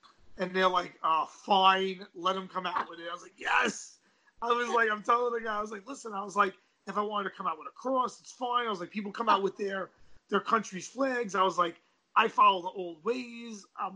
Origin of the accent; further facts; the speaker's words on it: Brooklyn, New York, United States; I'm from Brooklyn and I fought in New York.